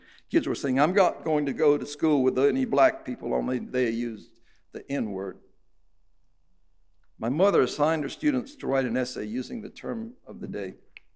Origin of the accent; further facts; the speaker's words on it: Greenville, United States; So I grew up in Greenville, attended Greenville High School back when it was a whites-only school.